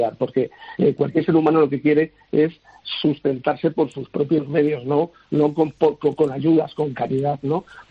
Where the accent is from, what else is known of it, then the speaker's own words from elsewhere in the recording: Spain; Y por lo tanto, como no somos idiotas los españoles, nos acogeremos a ello.